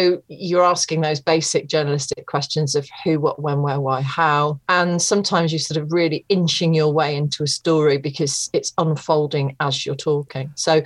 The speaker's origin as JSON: {"language": "English", "region": "East Midlands", "country": "United Kingdom", "said": "because I'm from Leicestershire, and I'd gone back to live with my mum and dad after university"}